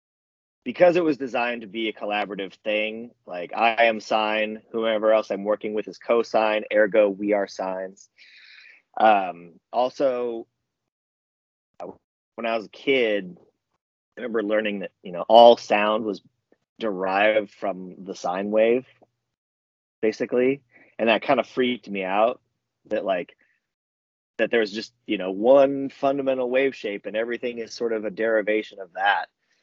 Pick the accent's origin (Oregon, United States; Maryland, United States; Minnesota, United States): Oregon, United States; Portland; I'm born and raised in Portland, Oregon. Love it here.